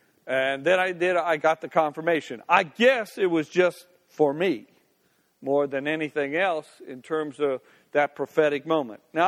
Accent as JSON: {"language": "English", "town": "Decatur", "region": "Illinois", "country": "United States", "tie": "born or raised there", "said": "I grew up in Decatur, Illinois, where you really listened a lot to Lutherans and Catholics about things, and I'm Presbyterian"}